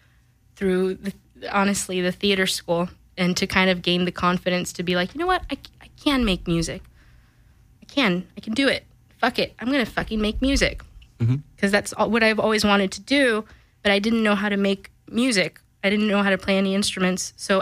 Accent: Palm Springs, California, United States; I'm from Palm Springs, California, born and raised.

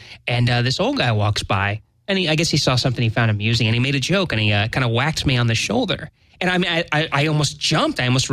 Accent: Florida, United States; moved away; As we all know, I'm from Florida. Spent the first about three quarters of my life there.

